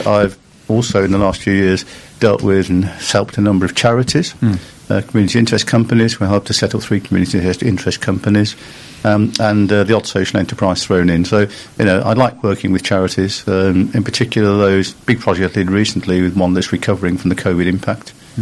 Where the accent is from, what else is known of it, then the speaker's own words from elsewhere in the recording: West Bromwich, West Midlands, United Kingdom; But basically, I'm hail from West Bromwich. I'm a West Bromwich Albion supporter.